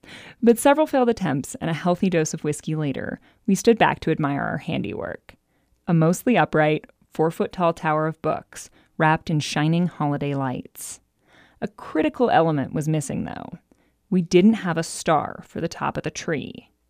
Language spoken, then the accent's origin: English; Juneau, Alaska, United States; Growing up in Juneau, cutting down a tree was a family tradition.